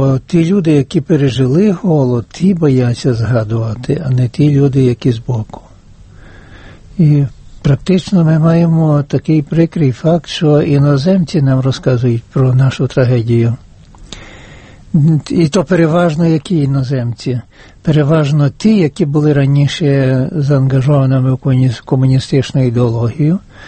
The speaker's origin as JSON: {"language": "Ukrainian", "region": "Volyn Oblast", "country": "Ukraine", "said": "Я з Західної України, я з Волині"}